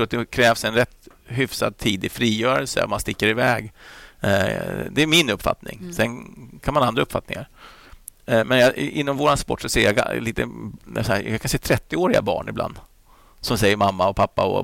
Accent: Flyinge, Skåne, Sweden; Jag växte upp där på Flyinge med Rolf-Göran Bengtsson och Maria Gretzer och Peter Eriksson och Ragnar Bengtsson.

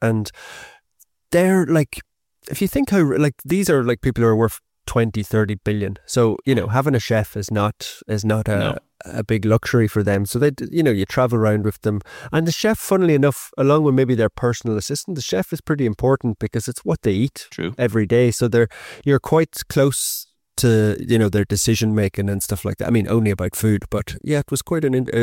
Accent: Ireland; And he heard my accent. He was like, oh, you're from Ireland, are you? And I was like, yeah.

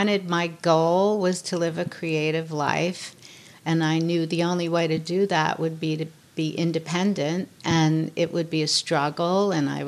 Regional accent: New York, United States; I'm born and raised in New York. I'm tough.

